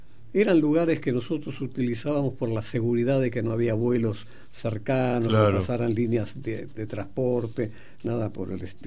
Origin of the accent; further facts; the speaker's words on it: Argentina; no se preocupe, somos argentinos, aún jóvenes